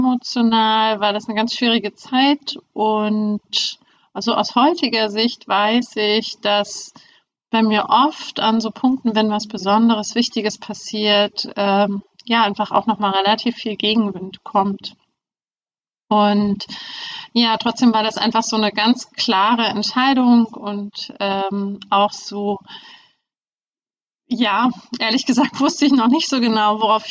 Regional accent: East Germany, Germany; Ich bin in der DDR aufgewachsen, dort eigentlich komplett ohne irgendwelche Berührungspunkte mit dem Glauben.

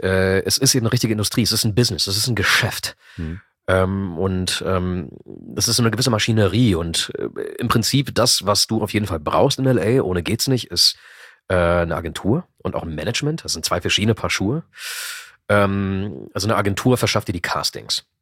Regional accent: Germany; zu Hause haben wir Griechisch gesprochen, spreche auch akzentfreies Griechisch, also wie Native quasi, und Deutsch, klar ist klar, ich bin in Deutschland geboren und groß geworden

